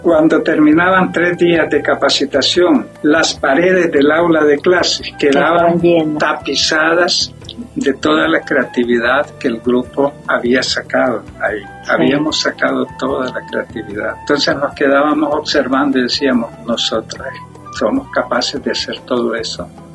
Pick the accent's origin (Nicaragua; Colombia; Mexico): Nicaragua; Quiero decir que somos originarios de Nicaragua.